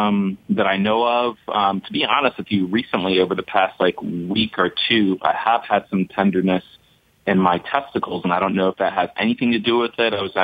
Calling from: Florida, United States; down in Florida, guys.

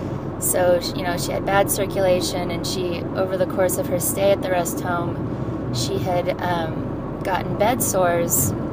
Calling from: Los Angeles, California, United States; I'm calling from Los Angeles.

